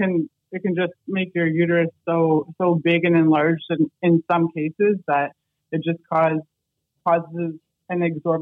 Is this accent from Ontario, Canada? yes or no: yes; Ontario, Canada; born there; from the time I was born in Southwestern Ontario.